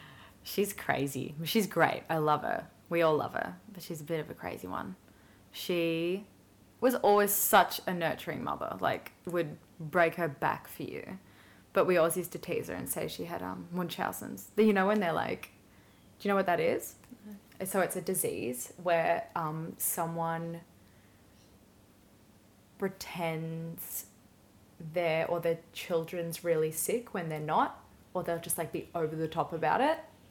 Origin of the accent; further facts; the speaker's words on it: Melbourne, Victoria, Australia; also born or lived in Gosford; I grew up in, I was actually born in Gosford. So we, until I was five, we lived in New South Wales and then we moved to Melbourne.